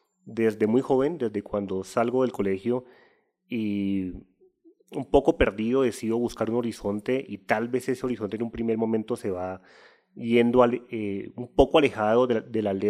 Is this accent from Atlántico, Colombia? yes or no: no; Popayán, Cauca, Colombia; Comencé a estudiar literatura en la Universidad del Cauca, yo soy de Popayán